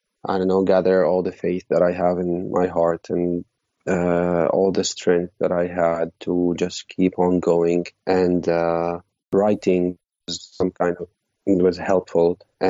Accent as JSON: {"language": "English", "country": "Syria", "tie": "born or raised there", "said": "Like I told you, I was born a refugee in Syria."}